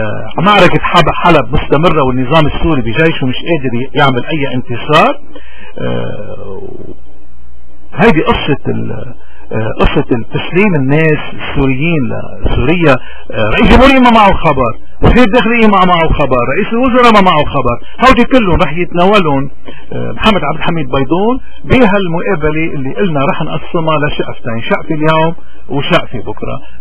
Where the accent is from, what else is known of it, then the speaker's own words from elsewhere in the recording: Lebanon; إذا نحن اليوم ورحين كلبنانيين كمواطنين من أي فئة كنا